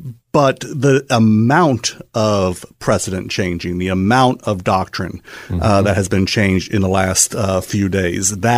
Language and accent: English; Jefferson City, Missouri, United States; Well, I grew up not all that far from here. I grew up near Jefferson City and went to college at Benedictine College, Atchison, Kansas.